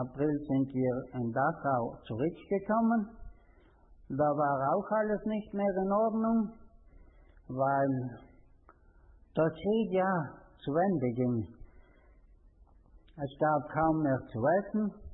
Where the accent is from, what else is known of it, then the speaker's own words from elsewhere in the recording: Trentino-Alto Adige, Italy; Und dann sagt er, von wo kommen Sie? Sag ich, von Südtirol.